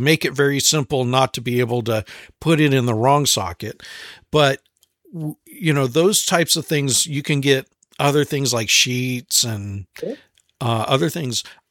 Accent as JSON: {"language": "English", "region": "California", "country": "United States", "tie": "born or raised there", "said": "Where I grew up in California, my parents live on the Sacramento River, and we would spend most of our days out there on the river"}